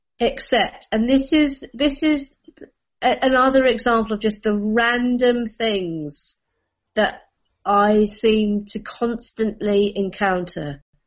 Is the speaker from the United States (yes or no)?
no; England, United Kingdom; We're here, hire us. Brilliant. We're even English.